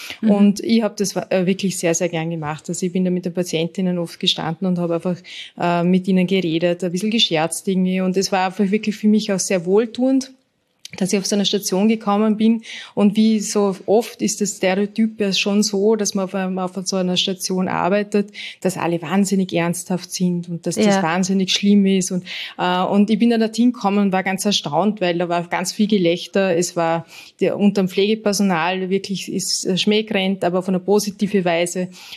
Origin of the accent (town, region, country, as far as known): Vorarlberg, Austria; now in Vienna, Austria